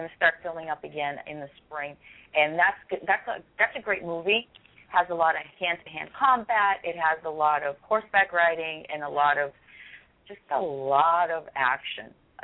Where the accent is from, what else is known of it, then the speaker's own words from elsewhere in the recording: Lowell, Massachusetts, United States; Bien, ese es mi pueblo. That's my hometown, I'm telling them. That's my hometown of Lowell.